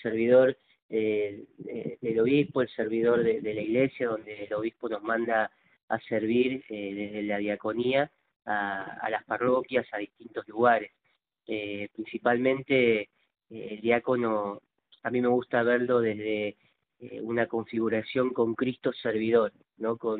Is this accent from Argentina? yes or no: yes; Buenos Aires, Argentina; yo soy de Villa del barrio Villa Lugano, de acá de la ciudad de Buenos Aires.